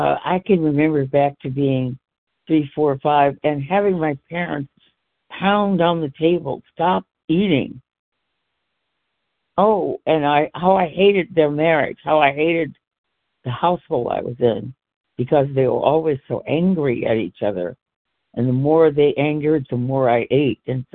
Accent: California, United States; from California.

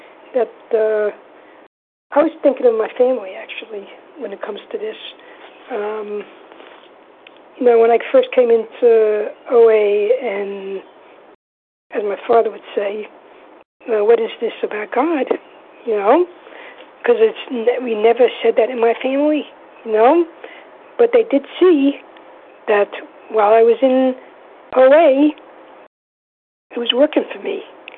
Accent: New York, United States; Hi, everybody. … from New York.

